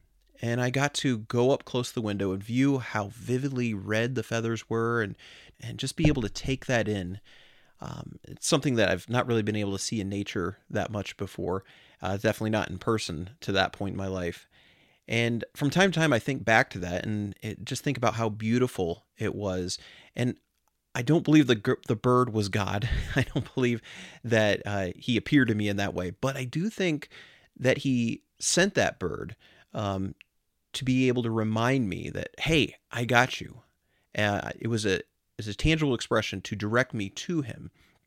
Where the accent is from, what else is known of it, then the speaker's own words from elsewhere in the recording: Colorado, United States; But growing up in Colorado, there were not a lot of birds that we had.